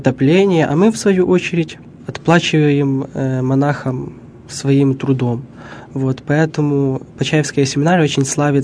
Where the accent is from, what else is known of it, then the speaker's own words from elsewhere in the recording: Ukraine; now in Yekaterinburg, Russia; я с Украины, вот, приехал сюда, в Екатеринбург, по приглашению митрополита Кирилла.